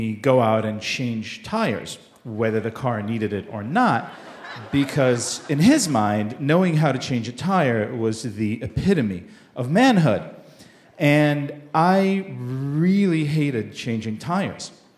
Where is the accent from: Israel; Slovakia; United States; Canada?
Israel; I grew up in Israel in the 1980s, and my father's mission in life was to make sure that his only son, me, grew up to be a real man.